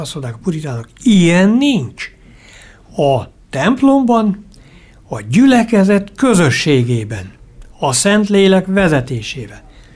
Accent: Hajdúnánás, Hajdú-Bihar, Hungary; Gyerekkoromban, Hajdunálnáson így történt az úrvacsorázás.

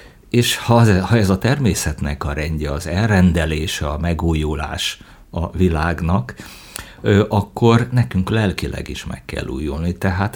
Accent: Debrecen, Hajdú-Bihar, Hungary; Ahogyan mondtad, én itt Debrecenben nőttem fel.

